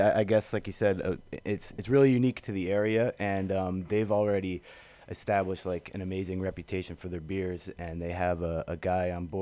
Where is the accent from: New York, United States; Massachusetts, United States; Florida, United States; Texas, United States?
New York, United States; Amsterdam; Yeah, I'm originally an upstate kid. I grew up in Amsterdam, New York, which is in the Albany, Schenectady area.